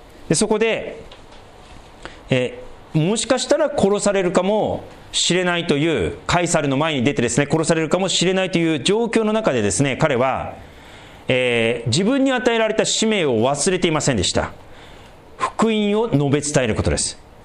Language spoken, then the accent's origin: Japanese; Sendai, Miyagi, Japan; 私仙台出身ですから